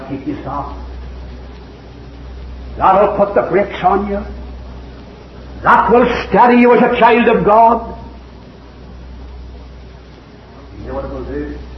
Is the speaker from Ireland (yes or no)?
yes; Ireland; born there; Some have told me that I'm maybe good Italian, but I was born in Ireland, so I couldn't help that.